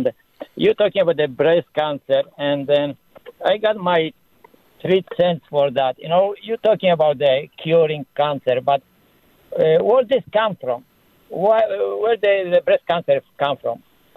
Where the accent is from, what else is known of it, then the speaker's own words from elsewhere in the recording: Poland; English is a second language; now in Canada; I'm from Ontario here, originally from Poland.